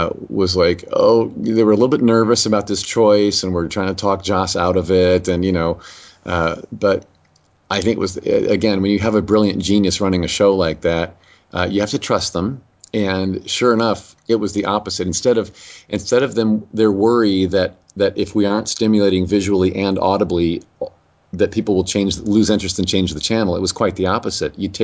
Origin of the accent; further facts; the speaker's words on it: Indiana, United States; I believe that they're filming back in my home state of Indiana. So, you know, any reason to get back home to Indiana, I'm in for.